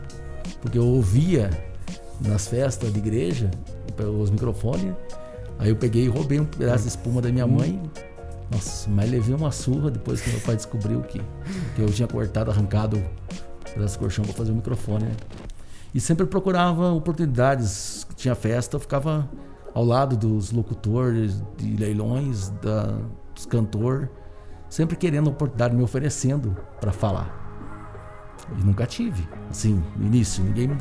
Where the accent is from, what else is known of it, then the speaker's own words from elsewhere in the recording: Cândido de Abreu, Paraná, Brazil; nome polonês. Nascido e criado em Cândido de Abreu, cidade do interior do Paraná, região central. E lá, até hoje, eu vivo, né, em Cândido de Abreu.